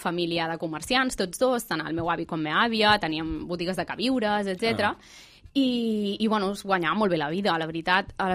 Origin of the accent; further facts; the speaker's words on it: Sant Cugat del Vallès, Catalonia, Spain; born there; jo vaig néixer a Sant Cugat del Vallès.